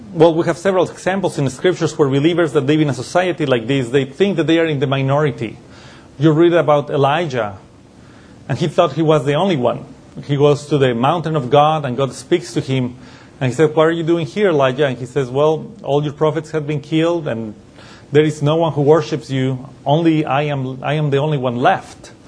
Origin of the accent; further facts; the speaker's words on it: Mexico; now in United States; At least when I was in Mexico, I grew up in Mexico